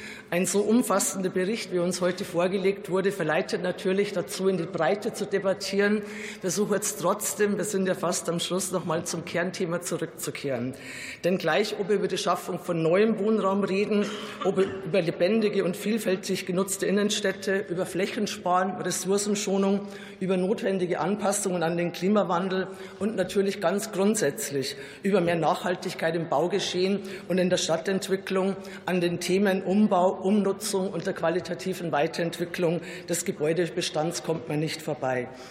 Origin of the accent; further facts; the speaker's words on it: Munich, Bavaria, Germany; Allein aus meiner Heimatstadt sind mir mehrere Vorhaben bekannt